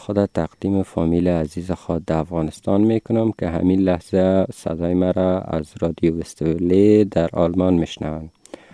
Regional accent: Afghanistan; German is a second language; moved away as an adult; now in Rothenburg, Germany; ich bin 20 Jahre alt, ich komme aus Afghanistan und ich wohne in Rothenburg. Ich bin seit 18 Monaten in Deutschland.

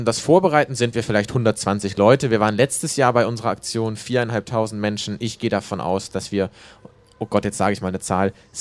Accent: Stuttgart, Baden-Württemberg, Germany; Ich komme eigentlich aus Stuttgart, aber ich kann kein Schwäbisch schwätze.

